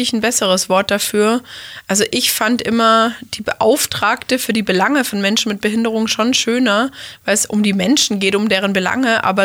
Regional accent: Lindau, Bavaria, Germany; born there; Ist Lindau am schönen Bodensee.

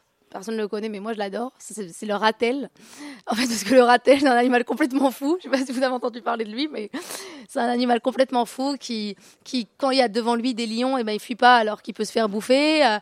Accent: France; je suis née quand même dans France, et j'ai eu une éducation française et tout ça.

